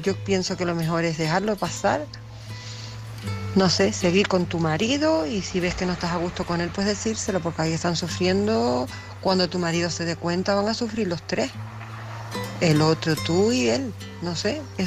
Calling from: Tenerife, Canary Islands, Spain; de Tenerife.

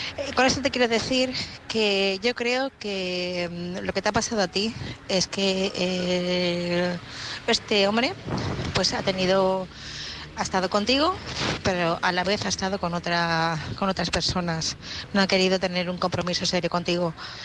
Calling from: Madrid, Community of Madrid, Spain; corresponsal de Madrid

